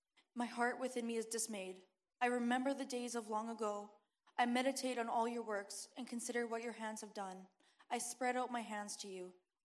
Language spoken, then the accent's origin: English; Warman, Saskatchewan, Canada; I'm 20 years old, and I am from Warman, Saskatchewan. I grew up in a loving, stable Christian home.